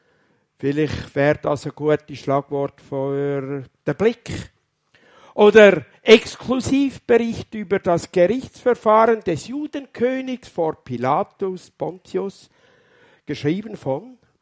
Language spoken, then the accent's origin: German; Dienhard, Germany; ich komme aus Dienhard.